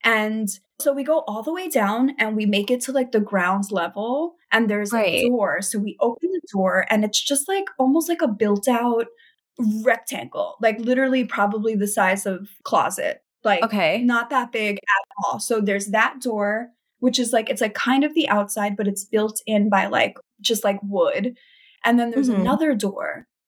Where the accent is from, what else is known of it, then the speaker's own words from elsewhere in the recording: New York City, New York, United States; I'm not from LA. I'm from New York City